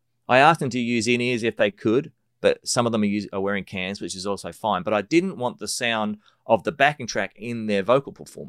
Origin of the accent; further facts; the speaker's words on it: Australia; now in New Zealand; as an Australian in New Zealand